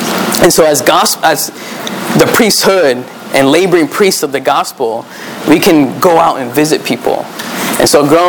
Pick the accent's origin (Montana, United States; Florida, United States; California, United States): Florida, United States; Orlando; And so, growing up, continuing my testimony, growing up in Orlando